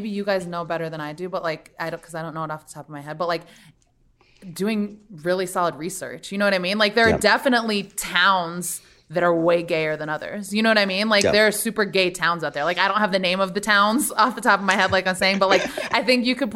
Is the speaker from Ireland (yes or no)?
no; New York City, New York, United States; I always say New York because I'm a New Yorker